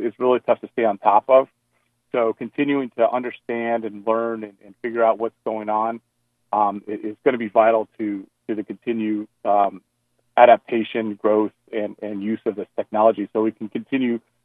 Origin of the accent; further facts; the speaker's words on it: Connecticut, United States; also born or lived in Virginia; So I grew up in Connecticut, high school in Connecticut, and the first golf courses were on the shoreline of Connecticut, and then moved down to the D.C. market in college, went to Virginia Tech